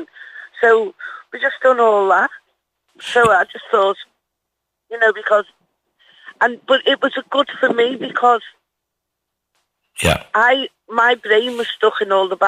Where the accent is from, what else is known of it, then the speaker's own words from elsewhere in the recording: Liverpool, North West England, United Kingdom; It was, because I remember we all got took down to Lewis's. That's a big shop on the corner.